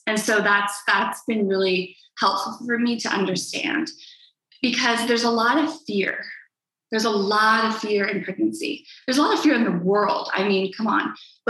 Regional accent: Canada; moved away as an adult; now in Mexico; So we are Canadian, and we decided back in the fall, November, end of November, to come to Mexico.

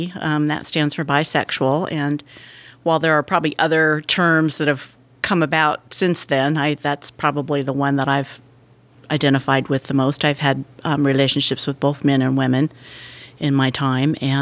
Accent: Fort Bragg, California, United States; also born or lived in San Francisco; I grew up in Fort Bragg, California, and graduated high school in 1973, and I moved to San Francisco to go to San Francisco State University

